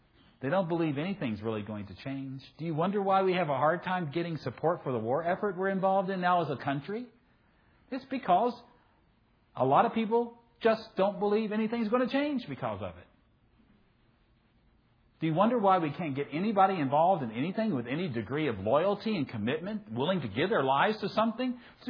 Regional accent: Southern United States, United States; I'm a Southerner, so I can say that, okay?

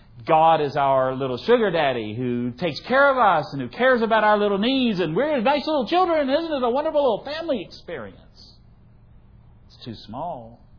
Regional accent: Virginia, United States; I come from Virginia. Best state in the union, sorry.

